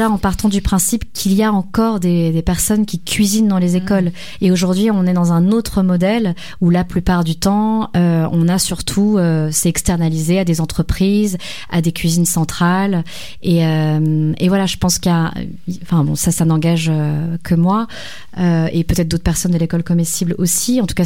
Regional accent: Lille, Hauts-de-France, France; J'ai grandi à Lille, c'est un souvenir.

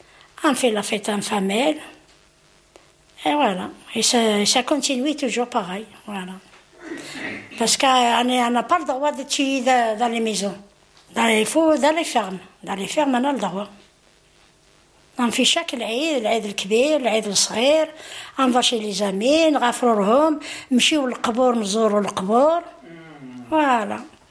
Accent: Algeria; now in France; Ici, je me sens français. Et quand je vais algérienne, je suis algérienne là-bas. Même ils me disent l'immigré, mais je suis algérienne quand même.

